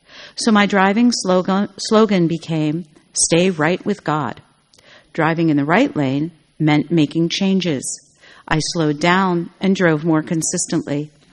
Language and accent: English; Fairfax, Virginia, United States; from Fairfax, Virginia.